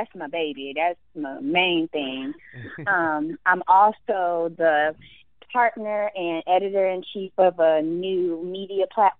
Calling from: Atlanta, Georgia, United States; I am in Atlanta, Georgia.

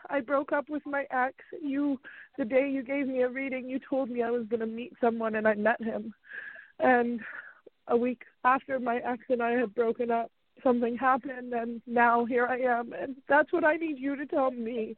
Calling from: Canada; I'm calling from Canada.

